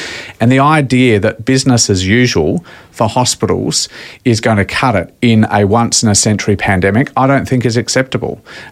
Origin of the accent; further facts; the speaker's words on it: South Australia, Australia; that we're enjoying in my home state of South Australia by and large